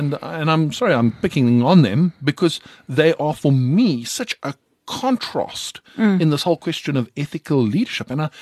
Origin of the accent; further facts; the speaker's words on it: South Africa; I in fact take exception to the fact that as a South African CA, I am expected to uphold the highest standards of ethical behavior.